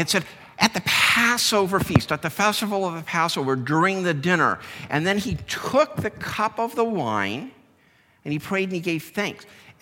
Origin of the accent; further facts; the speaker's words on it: United States; As an American, I am ashamed.